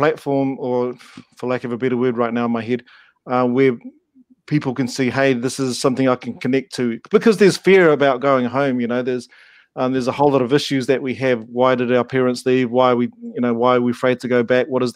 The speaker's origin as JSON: {"language": "English", "town": "Upper Hutt", "region": "Wellington", "country": "New Zealand", "tie": "born or raised there", "also_born_or_lived": "Waikanae / Taranaki", "said": "I'm thinking of myself growing up in Upper Hutt and Waikanae, and then eventually coming back to Taranaki."}